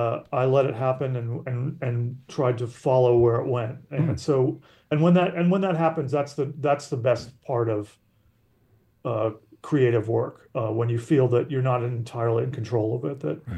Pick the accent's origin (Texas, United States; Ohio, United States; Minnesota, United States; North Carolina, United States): Ohio, United States; Columbus; also born or lived in Chicago / Arkansas; now in New York, United States; I was born in Chicago, but mostly grew up in Columbus, Ohio, and in Arkansas.